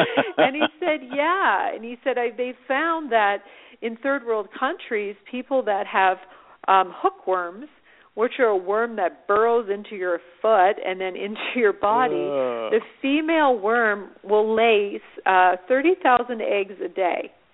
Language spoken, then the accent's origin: English; Canada; I'm from Canada, and we have Thanksgiving.